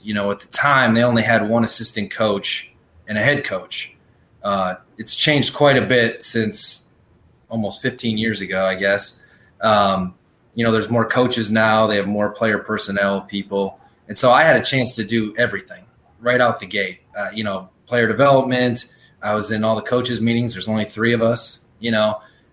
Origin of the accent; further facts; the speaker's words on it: Wisconsin, United States; growing up in Wisconsin, wanting to be a part of Wisconsin.